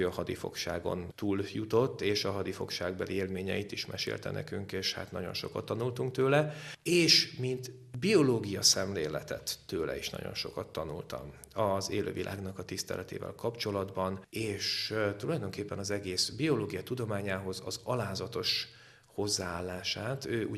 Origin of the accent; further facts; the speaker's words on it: Drégelypalánk, Nógrád, Hungary; Palóc gyerek vagyok. Drégei-palánki származású, és hát...